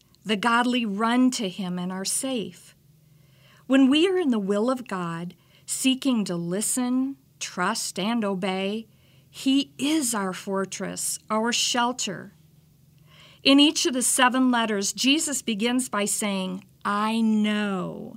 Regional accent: Iowa, United States; I was born and raised in Iowa, and whenever I hear the word warning, I can't help but think of Midwest tornado warnings.

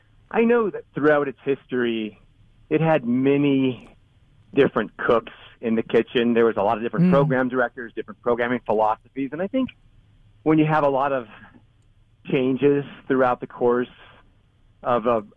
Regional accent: Livermore, California, United States; I grew up in Livermore

